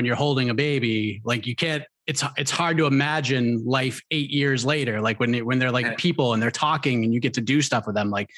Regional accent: Massachusetts, United States; There's a quote that I grew up in the Boston area.

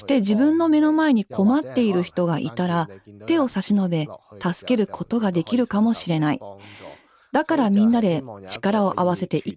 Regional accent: Hong Kong; 返還前の香港を知っているし、そうした教育も受けてきました。そして返還後はカルチャーの衝突もいろいろと体験してきています。

